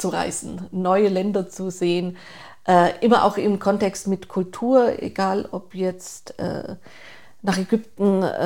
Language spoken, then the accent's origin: German; Bavaria, Germany; accent: Allgäu; Einschlag und der Allgäuer Einschlag eben auch beides rein. Aber das ist so eine Mischung. Ja, aber ich rede Dialekt, ja.